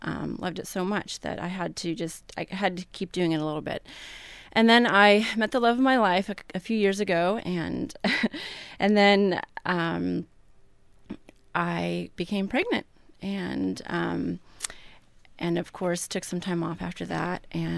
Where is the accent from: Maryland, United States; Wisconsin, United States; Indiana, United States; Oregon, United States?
Oregon, United States; Coos Bay; I grew up in Coos Bay, Oregon, and I just love the coast and have lived in Oregon my whole life, several different cities for different colleges and what have you